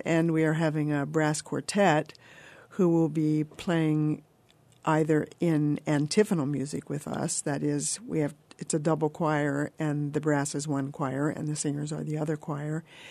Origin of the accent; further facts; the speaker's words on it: Pennsylvania, United States; now in Springfield, United States; I'm originally from the East Coast, near the Philadelphia area, where I was a singer for almost 24 years